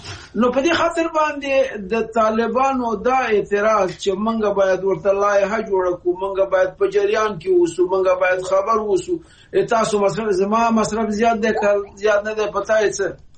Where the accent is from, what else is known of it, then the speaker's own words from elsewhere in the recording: Afghanistan; دا سوال متاسفانه مونږ افغانان یو سلسله تاریخي مسائل څوارلس سوه کاله یو سلسله تاریخي مسائل